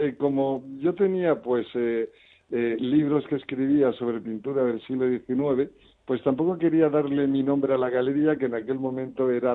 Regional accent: Cartagena, Region of Murcia, Spain; born there; also born or lived in Valencia; now in Madrid, Spain; yo nací en Cartagena, pero uh-huh. me fui pronto a Valencia

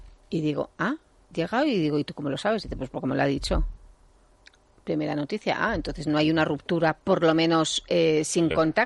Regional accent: Parla, Community of Madrid, Spain; que no gusto yo porque soy de Parla

